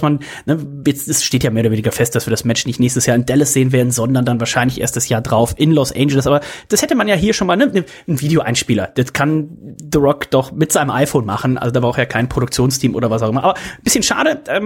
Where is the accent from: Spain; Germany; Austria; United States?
Germany; Leverkusen, North Rhine-Westphalia; Meine alte Heimat.